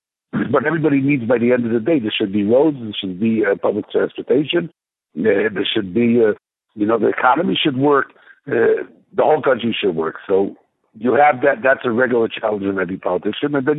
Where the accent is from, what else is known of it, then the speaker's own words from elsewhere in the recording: Israel; I was born in Eretz Yisrael and grew up in Eretz Yisrael, but picked it up from the home.